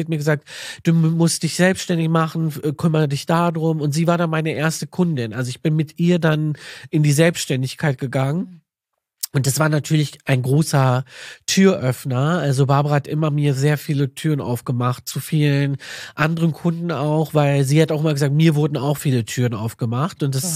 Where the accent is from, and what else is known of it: Düsseldorf, North Rhine-Westphalia, Germany